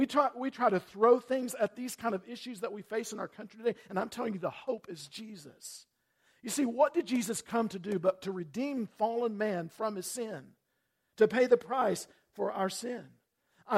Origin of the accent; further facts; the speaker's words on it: United States; In my 59 years as an American, listen, I have experienced those blessings over and over again. Even as I've traveled around this country and pastored in two different states now